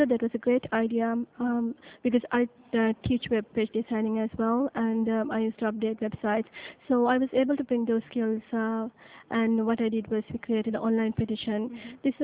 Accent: Sri Lanka; moved away as an adult; now in Canada; Mm-hmm. I'm from Sri Lanka. Mm-hmm. I've been in Canada for about 5 years now

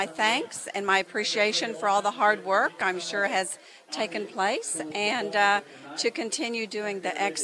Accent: United States; As an American, I feel like that those values

